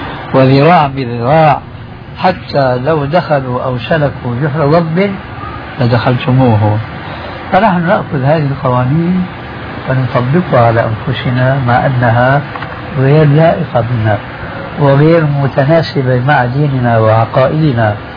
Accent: Syria; هذا التعامل ما يسمى بخلو رجم أو الفروغية عندنا في سوريا المسلمون لا يعرفونها قديما.

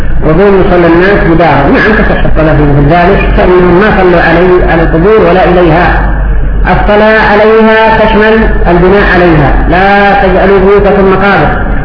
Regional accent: Yemen; وعندنا في اليمن المتزوج يقوم بسرعه قبل الولي

